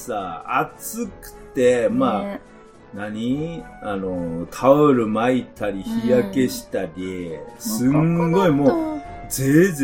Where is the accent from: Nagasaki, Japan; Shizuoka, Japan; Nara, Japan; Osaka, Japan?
Osaka, Japan; いわゆる一つの俺の実家の周りって、